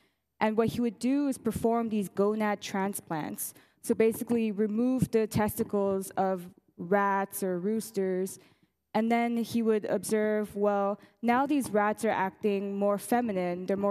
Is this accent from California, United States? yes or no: yes; Los Angeles, California, United States; now in Vienna, Austria; I'm born and raised in Los Angeles, and now I'm based in Vienna.